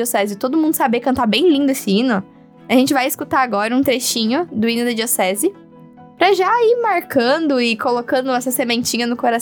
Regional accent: Joinville, Santa Catarina, Brazil; Eu sou de Joinville, minha mãe é de Joinville e meu pai é de Rio do Sul.

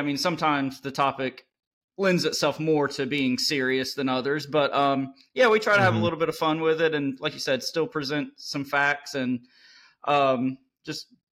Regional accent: North Carolina, United States; now in Raleigh, United States; I grew up in Eastern North Carolina, have kind of always been interested in paranormal and aliens and cryptids and anything weird. Moved to Raleigh, North Carolina for college, been here ever since.

